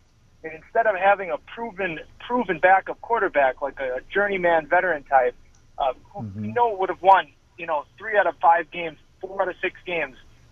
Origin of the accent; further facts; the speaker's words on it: Wisconsin, United States; You're a hero to me growing up in Wisconsin in the 90s.